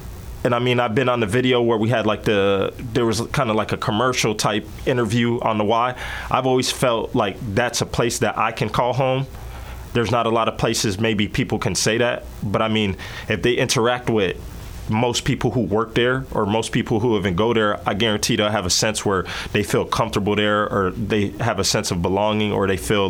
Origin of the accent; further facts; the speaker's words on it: Florida, United States; I grew up in Florida, military brat, grew up in Florida. I like being outdoors.